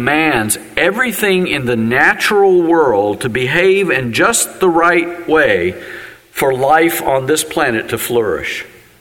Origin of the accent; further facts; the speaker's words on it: West Virginia, United States; There are no more beautiful mountains than in the Mountain State, my home state of West Virginia.